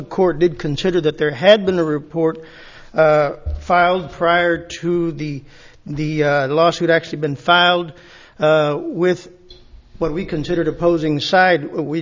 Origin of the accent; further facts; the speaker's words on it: Edinburg, Texas, United States; I am from Edinburgh, Texas.